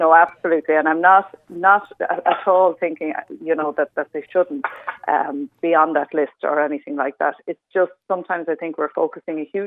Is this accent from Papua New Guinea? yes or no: no; Galway, Connacht, Ireland; moved away as an adult; now in Dublin, Ireland; I lived in Galway. I'm from Galway. So, I had to come up to Dublin, go to college, work my way through college, and then find a job, settle down, and make a life for myself.